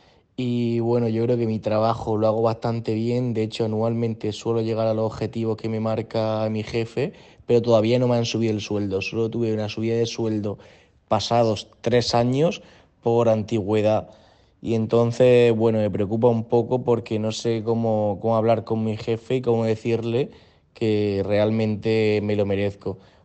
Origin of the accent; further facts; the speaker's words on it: Cádiz, Andalusia, Spain; de Cádiz, tengo 28 años